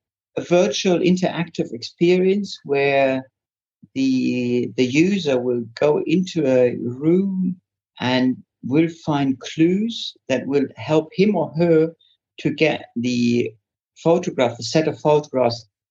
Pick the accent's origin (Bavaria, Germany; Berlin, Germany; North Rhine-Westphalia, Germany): North Rhine-Westphalia, Germany; Bielefeld; English is a second language; there's like more or less a deportation from my hometown, Bielefeld.